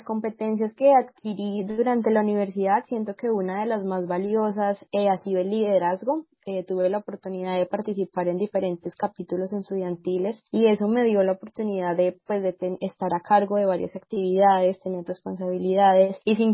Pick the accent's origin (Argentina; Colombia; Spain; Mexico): Colombia; Ibagué, Tolima; yo soy de Ibagué y siempre quise estudiar ingeniería de minas